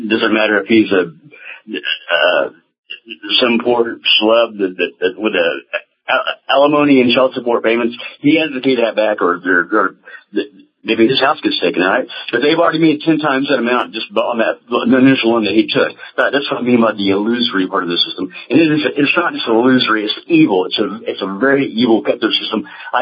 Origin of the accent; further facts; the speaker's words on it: Oklahoma, United States; I am from Oklahoma.